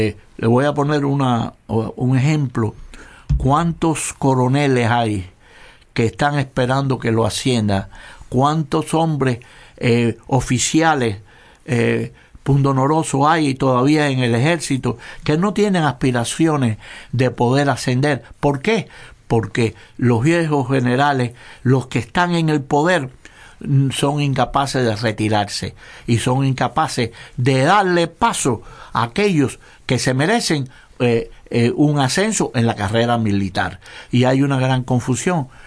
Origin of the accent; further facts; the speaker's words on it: Cuba; Pero yo confío en mi pueblo y te voy a decir por qué. Primero, porque el cubano es un individuo que tiene un gran sentido de la libertad.